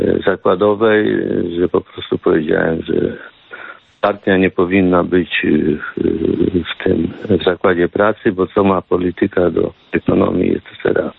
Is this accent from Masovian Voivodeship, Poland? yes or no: yes; Warsaw, Masovian Voivodeship, Poland; moved away as an adult; Musiałem w pewnym sensie uciekać z Polski, bo jestem z Warszawy